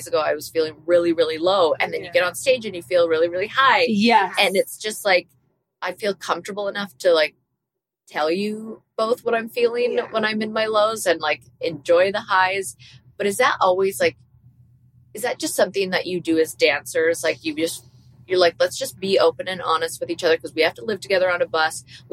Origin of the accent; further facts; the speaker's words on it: Canada; obviously I do hockey because I'm Canadian